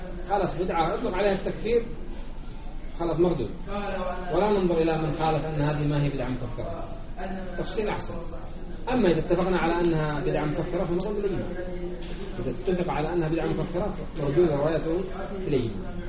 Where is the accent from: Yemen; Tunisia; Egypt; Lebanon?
Yemen; وكما يعني تسمعون أن الموجودين خاصة عندنا في اليمن